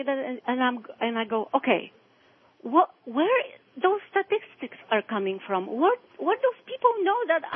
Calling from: Toronto, Ontario, Canada; Yeah, I'm calling from Toronto, Canada. Mm-hmm. I've lived in Canada for 25 years.

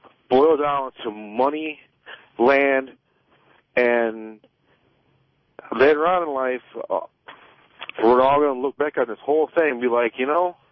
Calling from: Lincoln Park, Michigan, United States; Hi, I call from Lincoln Park.

